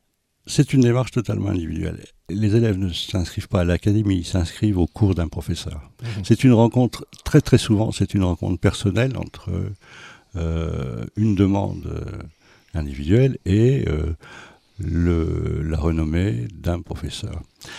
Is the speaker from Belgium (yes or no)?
no; South Korea; on vient de Corée, voilà.